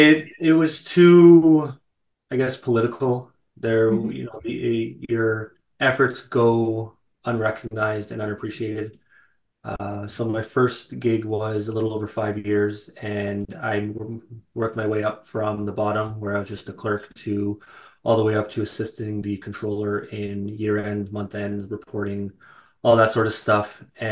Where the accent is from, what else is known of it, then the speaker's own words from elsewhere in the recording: Mississauga, Ontario, Canada; now in Barrie, Canada; Born and raised in Mississauga. I now live just outside of Barrie.